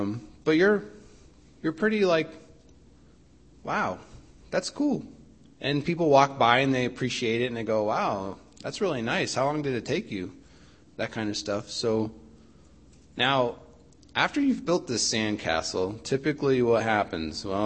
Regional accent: Albany, New York, United States; So I remember as a kid growing up in Albany, New York

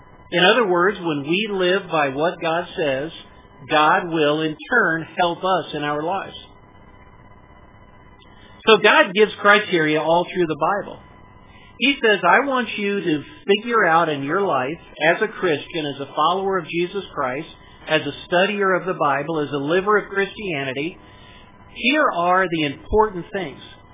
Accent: Florida, United States; also born or lived in California; now in Columbus, United States; I grew up in Florida and went to California, met Michelle, got dragged back to Ohio

